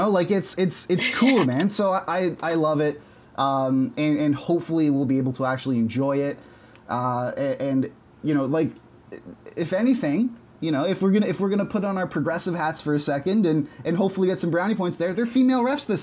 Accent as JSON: {"language": "English", "country": "Canada", "said": "I'm obviously going to be cheering on Canada because I am a Canadian."}